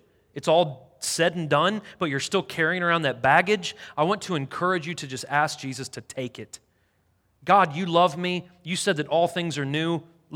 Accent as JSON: {"language": "English", "town": "Nashville", "region": "Tennessee", "country": "United States", "said": "And I'm like, hey, I'm from Nashville. Where are you from?"}